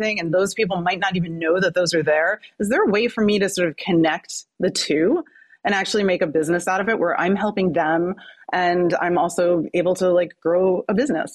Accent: New Jersey, United States; I'm a mom. I'm a wife. And I'm from New Jersey, and I just turned 48 years old a few weeks ago

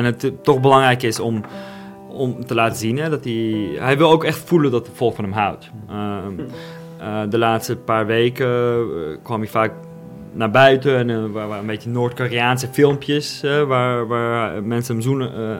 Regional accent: Russia; Ik speel graag voetbal in Moskou. Dus het is niet meer de Rusland waar ik ben opgegroeid, waar ik lang leefde.

